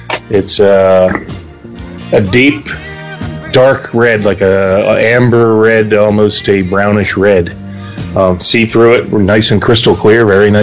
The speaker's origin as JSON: {"language": "English", "town": "Philadelphia", "region": "Pennsylvania", "country": "United States", "said": "I mean, we're brawlers. You know, we're from Philly and we fight."}